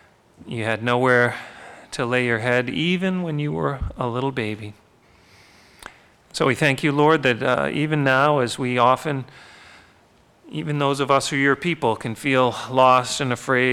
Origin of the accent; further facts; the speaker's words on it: Boston, Massachusetts, United States; Growing up in the Boston area, listening to WBZ or WHDH, particularly around this time